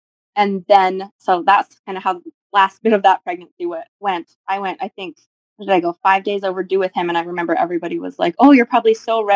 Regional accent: Canada; moved away as an adult; I was young and I was in a different country because I came from Canada. All my family's in Canada.

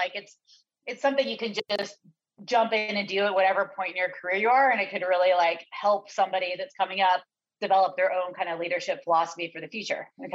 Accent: Seattle, Washington, United States; I grew up in Seattle, Washington.

